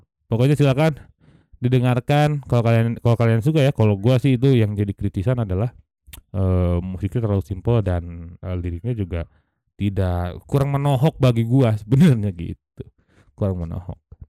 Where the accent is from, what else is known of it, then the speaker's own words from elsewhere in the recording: Bandung, West Java, Indonesia; Tapi ya ini tuh lagu yang gue bikin bukan serta-merta gue menghina kota gue, tapi mengkritisi bahwa anjing mah nyawe gitu, masa weh kita mau gini-gini aja gitu di Bandung gitu.